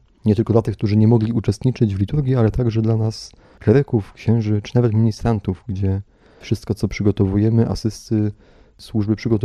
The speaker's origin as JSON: {"language": "Polish", "town": "Syców", "region": "Lower Silesian Voivodeship", "country": "Poland", "said": "pochodzę z parafii świętej apostołów Piotra i Pawła w Sycowie."}